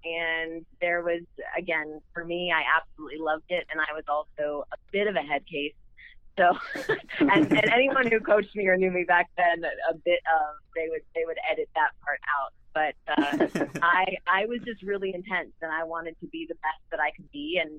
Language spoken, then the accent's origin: English; Florida, United States; growing up in South Florida for at least part of the year